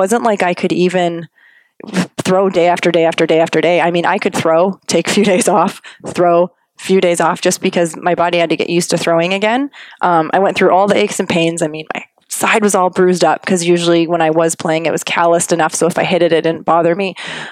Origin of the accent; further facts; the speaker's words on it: Canada; I'm like, I'm from Canada.